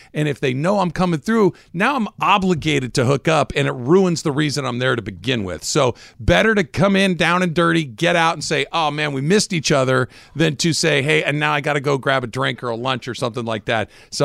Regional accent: United Kingdom; accent: British; David Kent hates my British accent.

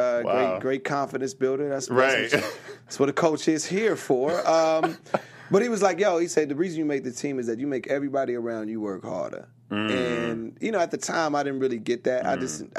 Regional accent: Rialto, California, United States; I tell you one funny one, because I grew up in Rialto, the Vineyards, i.e., everybody know.

